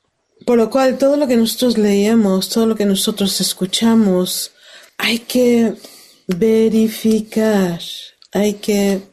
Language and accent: Spanish; California, United States; van a haber elecciones en California, el estado de donde soy, de los Estados Unidos.